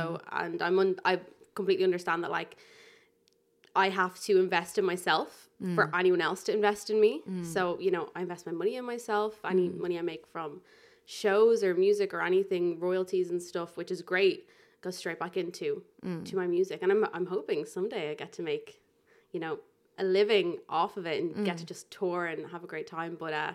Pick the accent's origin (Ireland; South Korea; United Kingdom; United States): Ireland; Malahide, Leinster; I am born and bred Malahide, Northsider, through and through.